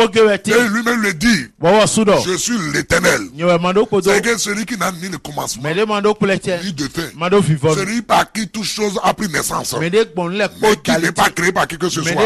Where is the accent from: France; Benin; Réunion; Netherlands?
Benin; Tout ce que nous avons en Afrique et que nous appelons divinité, et chez moi au Bénin